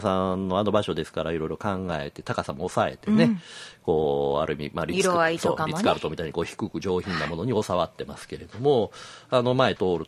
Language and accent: Japanese; Kyoto, Japan